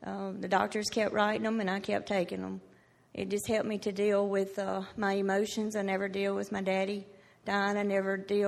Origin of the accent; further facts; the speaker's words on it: Carthage, Mississippi, United States; I'm 41. I'm from Carthage, Mississippi.